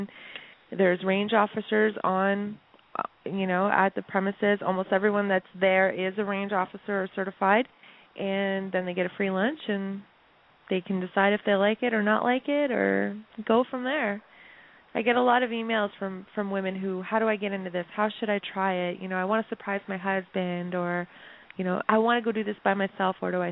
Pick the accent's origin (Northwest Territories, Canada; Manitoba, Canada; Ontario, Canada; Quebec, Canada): Ontario, Canada; now in Waterloo, Canada; growing up in Northern Ontario. So being in the outdoors with fishing and camping and hunting and stuff is not something strange for me. And when I moved down to the Waterloo region 10 years ago